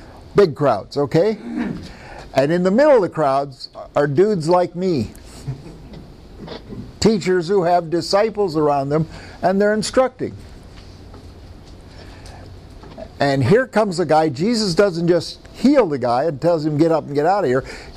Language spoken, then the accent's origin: English; Iowa, United States; I'm from Iowa, by the way, and that's what that animal was called.